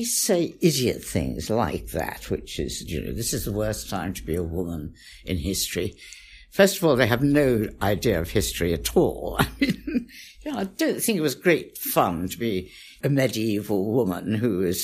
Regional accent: Pakistan; born there; moved away; also born or lived in India; I was born in Pakistan and lived in India.

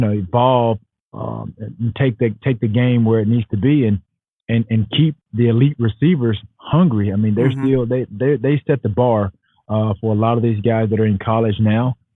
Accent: Alabama, United States; I'm from Alabama. I'm an Alabama fan.

